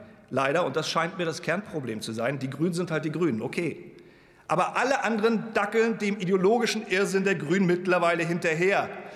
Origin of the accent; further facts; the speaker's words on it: Germany; ich bin wie Herr Lemmel in der DDR groß geworden